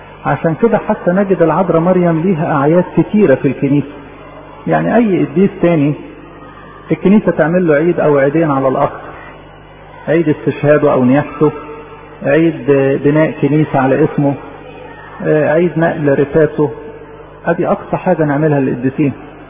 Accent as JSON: {"language": "Arabic", "country": "Egypt", "said": "وبالاكثر بالنسبه لنا احنا يا مصريين"}